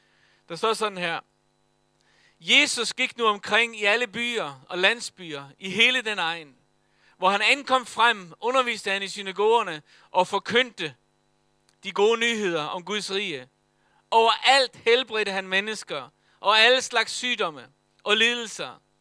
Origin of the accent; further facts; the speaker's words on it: Faroe Islands; moved away; Jeg kommer fra Færøerne, født og opvokset deroppe.